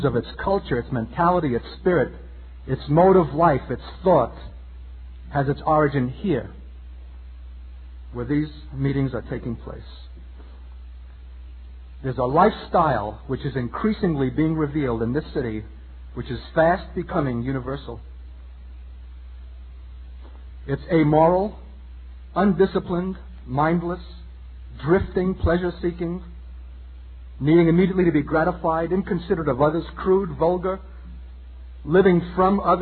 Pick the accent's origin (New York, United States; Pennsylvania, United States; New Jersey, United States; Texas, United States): New York, United States; Brooklyn; And I can go back in my own memory, living in this city, growing up in Brooklyn